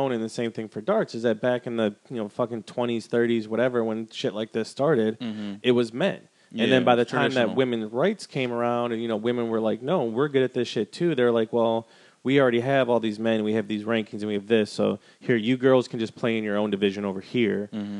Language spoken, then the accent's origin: English; Wisconsin, United States; Not gonna lie, I do quite a lot of Caucasian activities because of growing up in Wisconsin.